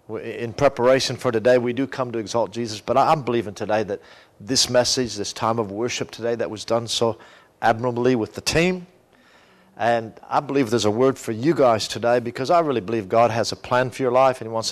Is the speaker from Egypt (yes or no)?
no; Albert Lea, Minnesota, United States; born and raised in Albert Lea.